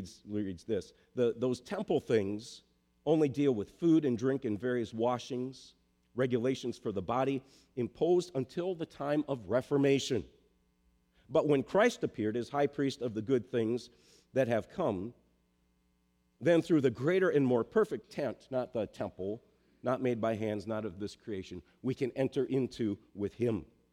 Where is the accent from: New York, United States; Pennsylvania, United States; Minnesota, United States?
Minnesota, United States; now in West Michigan, United States; Around West Michigan, and this took me a while to figure out because I ain't from here. I'm from Minnesota, right? And in Minnesota, we got all the Lutheran people, right?